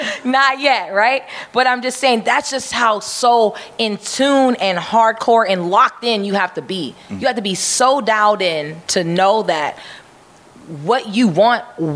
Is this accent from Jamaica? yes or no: yes; Jamaica; I'm Jamaican.